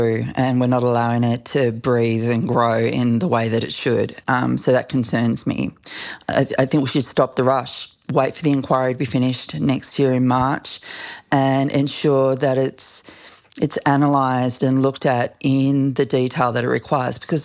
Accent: Australia; It's going to have huge impacts across Australia as a whole and could have huge impacts in my home state.

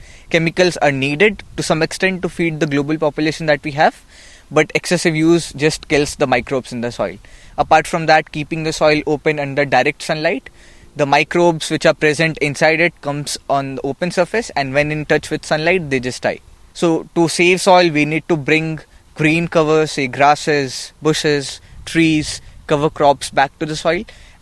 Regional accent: India; I am from India.

